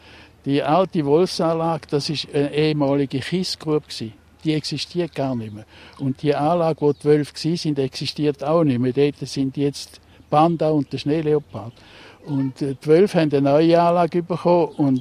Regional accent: Mammern, Thurgau, Switzerland; also born or lived in Kreuzlingen; Ich bin in Mammeren aufgewachsen, Mammeren am Untersee.

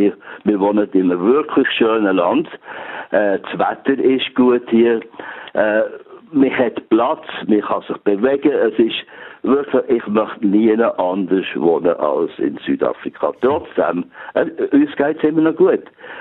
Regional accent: Switzerland; moved away; Was ich gerne mache, ist jedes Jahr einmal für einen Monat in die Schweiz kommen. Und in die Schweiz ist immer noch meine Heimat. Trotz allem, und dass ich so lange weg bin.

